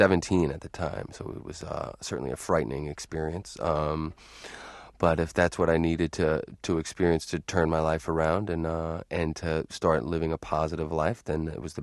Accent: Boston, Massachusetts, United States; accent: Boston; I grew up in Boston, so basically I just had to revert back to my old accent and my mom and dad's speech pattern.

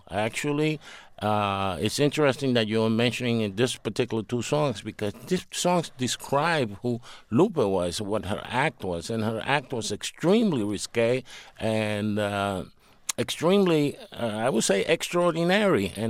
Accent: Puerto Rico; I grew up in Puerto Rico

